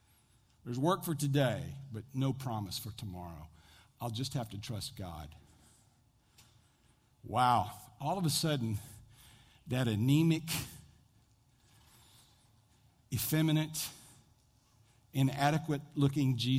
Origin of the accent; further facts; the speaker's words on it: United States; But I'm an American.